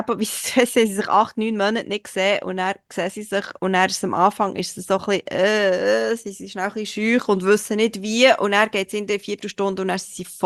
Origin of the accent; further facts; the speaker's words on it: Switzerland; für mich als Schweizerin